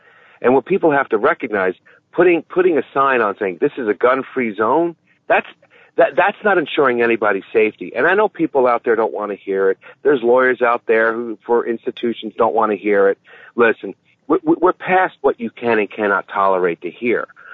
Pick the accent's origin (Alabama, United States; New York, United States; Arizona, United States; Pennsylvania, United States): New York, United States; Same thing where I grew up in New York. There was an area called Summit Park, and Summit Park was a mental health facility, soup to nuts.